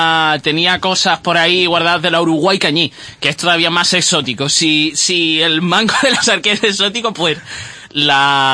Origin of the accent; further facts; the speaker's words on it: Málaga, Andalusia, Spain; yo soy un tipo de ciudad, pero vamos, de que nací aquí, en Málaga, en la capital, y he pasado toda mi vida aquí.